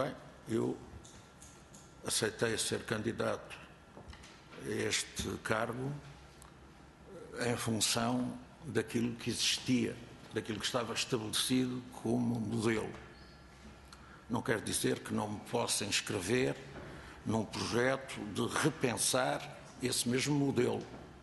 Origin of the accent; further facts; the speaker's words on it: Portugal; Quer dizer, somos portugueses, temos uma tradição, uma história, uma maneira de ser